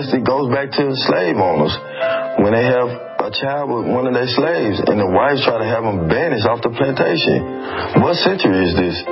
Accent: Little Rock, Arkansas, United States; Growing up in Little Rock school district system, it was difficulties because you got gang members, drug activities at the schools.

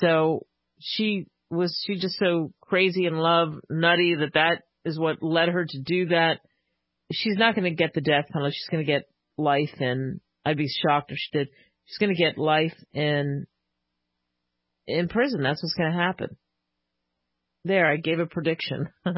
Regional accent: Pennsylvania, United States; Where I grew up outside of Philly, if you had 16 inches of snow, guaranteed a couple of days off.

